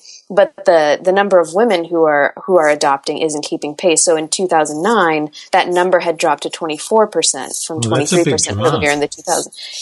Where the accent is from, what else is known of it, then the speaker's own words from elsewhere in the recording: Krakow, Lesser Poland, Poland; Yeah, we're from Krakow, so we go back to Krakow fairly frequently. We still have family there.